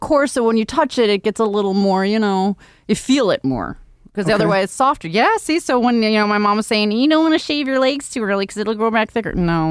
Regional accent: Buffalo, New York, United States; I grew up in Buffalo, so I understand.

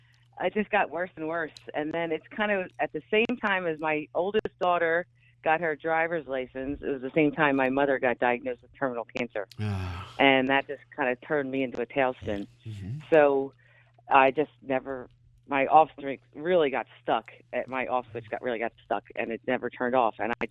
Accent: Conshohocken, Pennsylvania, United States; I did. Conshohocken.

